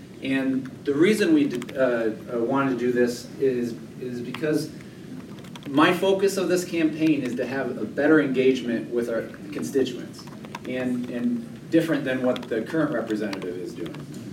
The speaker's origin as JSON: {"language": "English", "town": "Sioux City", "region": "Iowa", "country": "United States", "said": "I come from Sioux City."}